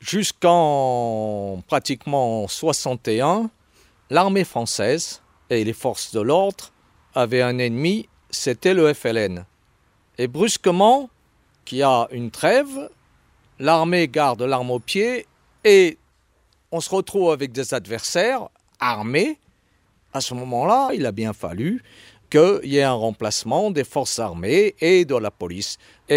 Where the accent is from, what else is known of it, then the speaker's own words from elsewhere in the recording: Madagascar; born there; Français d'Empire, je suis né à Madagascar. Je n'ai jamais mis les pieds en Algérie.